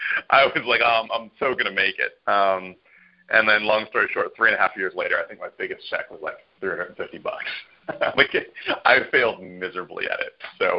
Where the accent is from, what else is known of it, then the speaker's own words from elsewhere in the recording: San Francisco, California, United States; also born or lived in San Diego; I grew up in San Francisco, California. I ended up going to school down in San Diego.